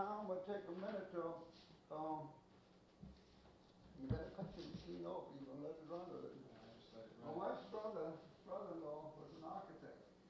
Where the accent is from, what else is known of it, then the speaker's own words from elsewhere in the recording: Georgia, United States; accent: southern; And we told her we were from Georgia.